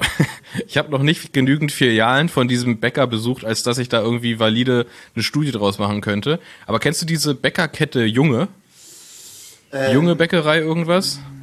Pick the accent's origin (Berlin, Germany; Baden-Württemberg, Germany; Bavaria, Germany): Berlin, Germany; dass man als Berliner schon denkt